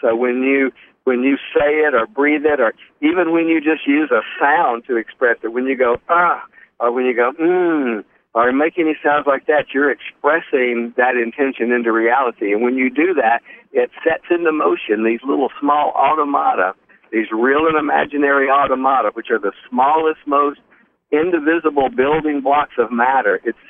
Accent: Atlanta, Georgia, United States; You know, when I grew up over there in Atlanta, we were real strict Southern Baptists, almost really primitive, what they call primitive Southern Baptists.

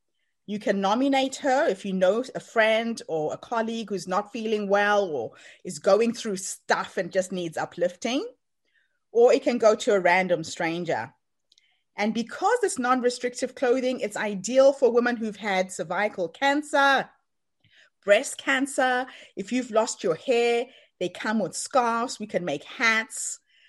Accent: Zimbabwe; moved away as an adult; So I'm from Zimbabwe originally, moved to South Africa to get my first degree.

